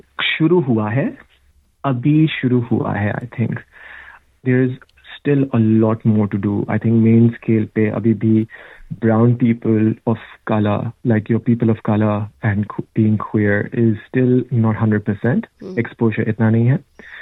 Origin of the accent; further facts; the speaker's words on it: Dubai, United Arab Emirates; چاہے پاکستان میں ہوں, چاہے دبئی میں ہوں جہاں پر میں پلا بڑا, انڈیا میں ابھی تک گیا نہیں